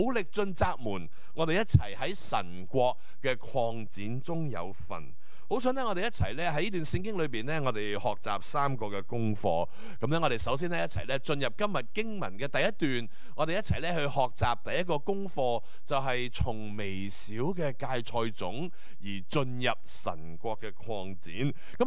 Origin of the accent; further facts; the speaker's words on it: Hong Kong; 我哋香港人都系嗰啲啦，系咪啊？